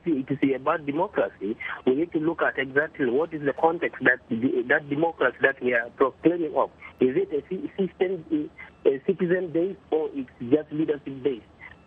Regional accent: South Sudan; Thank you, Dr. Sally. I'm not from South Africa, but from South Sudan.

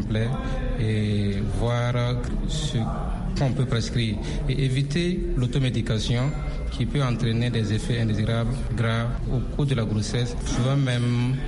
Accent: Burkina Faso; Chez nous, au Burkina Faso, ce sont les enfants de moins de 5 ans que le gouvernement a ciblés.

